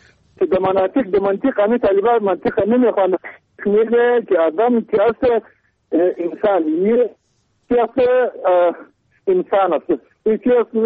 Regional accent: Kandahar, Afghanistan; ما از کندهار هستیم

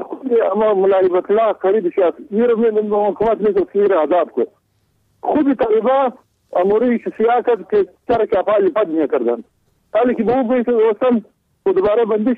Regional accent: Kandahar, Afghanistan; ما از کندهار هستیم

